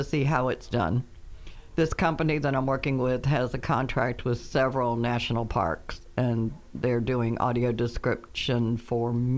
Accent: Virginia Beach, Virginia, United States; Yeah, I'm from Virginia Beach.

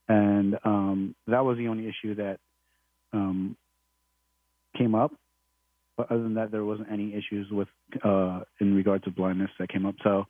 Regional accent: San Antonio, Texas, United States; born and raised in San Antonio, Texas. I've always been a Texas boy.

